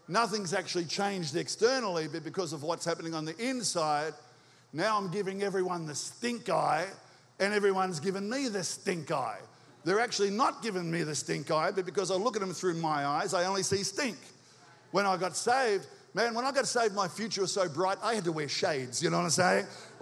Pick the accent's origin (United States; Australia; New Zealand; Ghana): Australia; All right, I'm from Australia. I'm here to help.